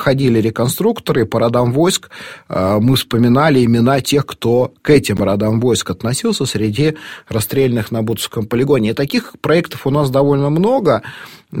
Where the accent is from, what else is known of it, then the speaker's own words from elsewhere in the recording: Moscow, Russia; а у москвичей был свой говор, своя языковая субкультура, и это интересно, мы... Акающий город, да, мы в этом смысле совершенно отличны от поволжских городов.